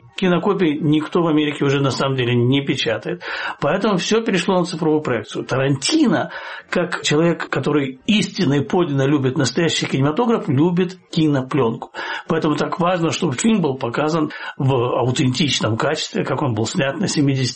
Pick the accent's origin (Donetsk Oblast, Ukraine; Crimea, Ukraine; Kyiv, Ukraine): Kyiv, Ukraine; Может быть, потому что я киевлянин.